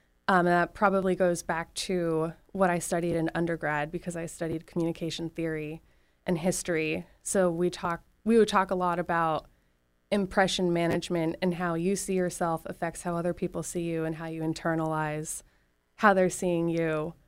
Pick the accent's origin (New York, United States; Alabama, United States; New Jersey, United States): New Jersey, United States; also born or lived in Pennsylvania; Pretty equally in New Jersey and Pennsylvania. So northern New Jersey, very different from eastern Pennsylvania, even though they're close.